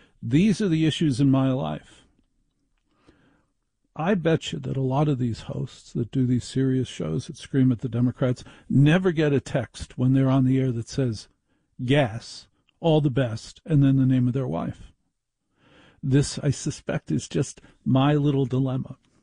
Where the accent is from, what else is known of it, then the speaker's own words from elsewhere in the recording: New Jersey, United States; And I went to college in Syracuse. I grew up in North Jersey.